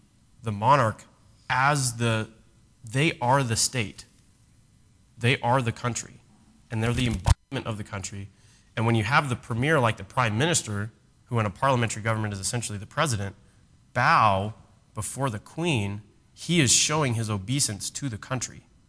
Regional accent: United States; I'm American, so I'm very pragmatic when it comes to government.

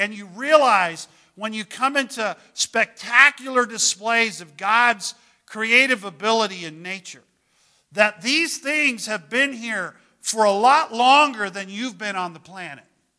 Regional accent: Texas, United States; I was raised in Texas. I was raised in South Texas. I was raised in South, South Texas. I was raised way down at the bottom of Texas, 13 miles from the Mexican border.

